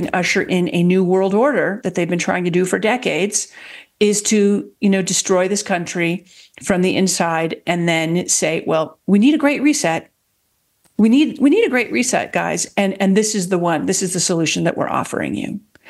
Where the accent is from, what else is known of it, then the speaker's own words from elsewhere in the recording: United States; look, I'm American. I'm actually a British citizen as well, but I've lived back home in the U.S. for the last 15 years, 17 years.